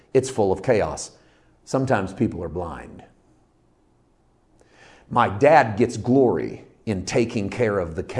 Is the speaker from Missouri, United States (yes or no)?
yes; Missouri, United States; I grew up in Missouri, and right along the Mississippi River